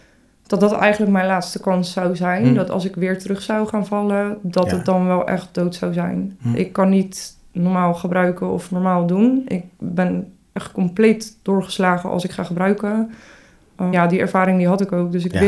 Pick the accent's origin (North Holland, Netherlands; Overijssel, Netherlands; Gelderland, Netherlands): North Holland, Netherlands; Haarlem; ik ben niet echt opgegroeid in Haarlem. Ik kom er wel vandaan.